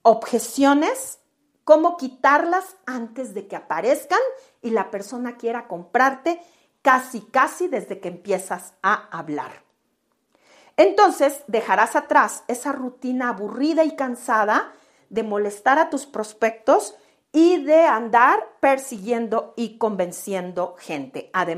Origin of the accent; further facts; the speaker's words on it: Mexico; Es un número de WhatsApp en mi país, México.